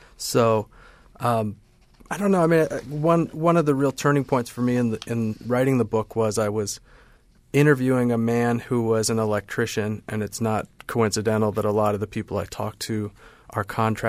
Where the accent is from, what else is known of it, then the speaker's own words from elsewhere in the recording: Salt Lake City, Utah, United States; it's clear that growing up in Salt Lake influenced my curiosity about this church